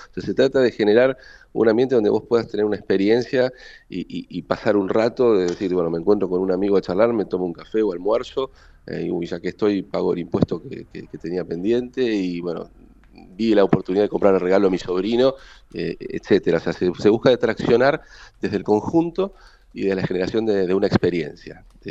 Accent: Rosario, Santa Fe, Argentina; yo nací, crecí en Rosario, en el centro de Rosario precisamente, y formó parte de mi infancia, de mi adolescencia

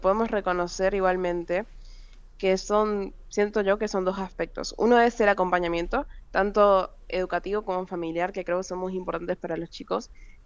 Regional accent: Posadas, Misiones, Argentina; Yo soy de Posadas, soy una ciudad chiquitita dentro de todo, comparado con el mundo, ¿no? Que es un puntito verde entre Brasil, Paraguay y Argentina.

